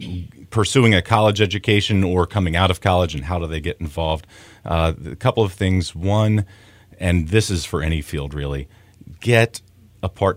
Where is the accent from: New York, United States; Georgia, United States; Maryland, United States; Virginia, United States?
Maryland, United States; I grew up here in Frederick County.